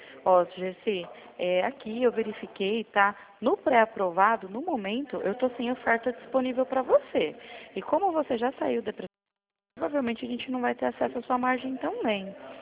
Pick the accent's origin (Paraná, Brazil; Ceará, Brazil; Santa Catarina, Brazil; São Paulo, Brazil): São Paulo, Brazil; Araçatuba; Eu sou aqui de Araçatuba.